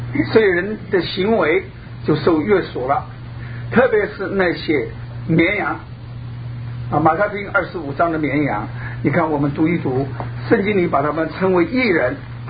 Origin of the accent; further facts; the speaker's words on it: China; 所以我们从大陆来的人我们就很清楚